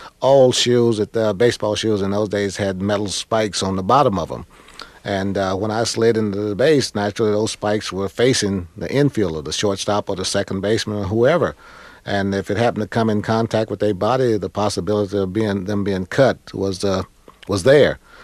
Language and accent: English; Oakland, California, United States; As I was growing up in Oakland, California, I certainly knew the difference in the color of my skin